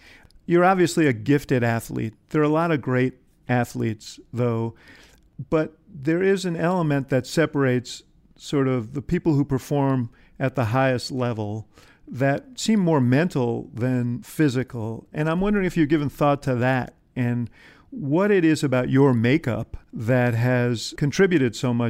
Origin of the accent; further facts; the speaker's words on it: Chicago, Illinois, United States; Is close to my heart because I'm a Chicagoan.